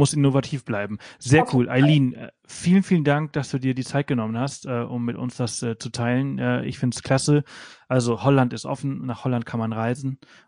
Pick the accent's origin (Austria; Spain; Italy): Spain; Pollença, Balearic Islands; ich komme ja aus Pollença, da im Ort